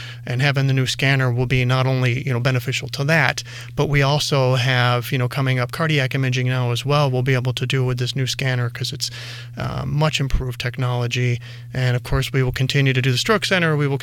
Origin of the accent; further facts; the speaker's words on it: Utica, New York, United States; And, of course, central western New York is my home. I was born and raised in Utica, and, of course, RIT. So came full circle.